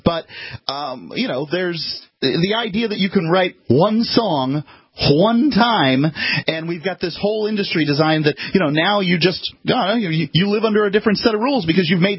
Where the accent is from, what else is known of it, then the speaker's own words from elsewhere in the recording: Sarasota, Florida, United States; We're from Sarasota, Florida, and there's a surprising amount of retired rock stars that live in Sarasota, Florida.